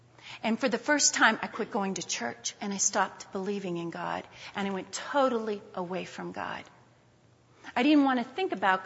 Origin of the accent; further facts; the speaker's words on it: Youngstown, Ohio, United States; We were both born and raised in Youngstown, Ohio, and I wanted to get married in Youngstown, Ohio.